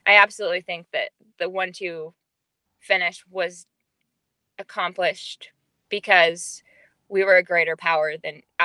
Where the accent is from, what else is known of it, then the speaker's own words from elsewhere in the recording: Nixa, Missouri, United States; growing up in Nixa, I was recognized, but just like any other kid is